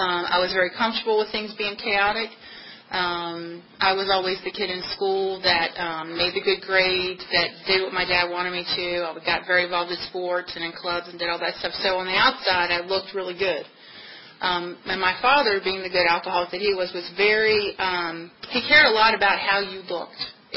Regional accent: Richmond, Virginia, United States; As Billy said, I was born and raised in Richmond. I don't know if you've ever been there or been around, but I grew up in Lakeside, which is a little teeny tiny part of Richmond.

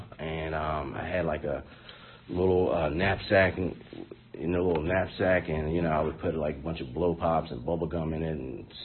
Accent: Silver Spring, Maryland, United States; I grew up in Silver Spring, Maryland.

